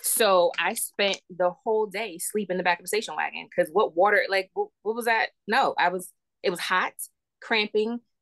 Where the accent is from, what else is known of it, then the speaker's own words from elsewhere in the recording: Maryland, United States; also born or lived in East Cleveland, Ohio; So, like, I grew up in East Cleveland, but I was raised in Maryland.